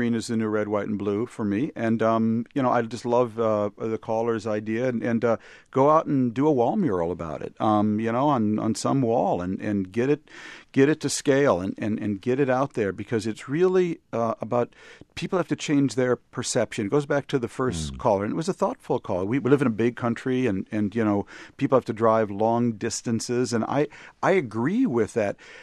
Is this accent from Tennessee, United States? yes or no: no; Minneapolis, Minnesota, United States; I'm from Minneapolis, Minnesota, and I know there is a Minneapolis, Kansas.